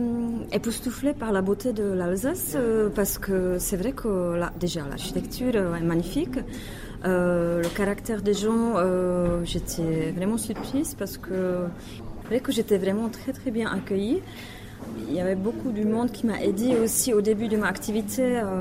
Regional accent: North Moravia, Czechia; French is a second language; now in France; ça fait pratiquement 10 ans que je suis en Alsace. Je suis plus précisément, je suis de la Moravie du Nord, donc côté essénique.

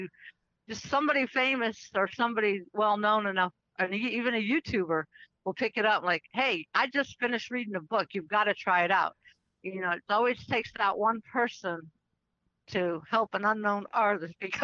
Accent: Augusta, Georgia, United States; I am from Augusta, Georgia.

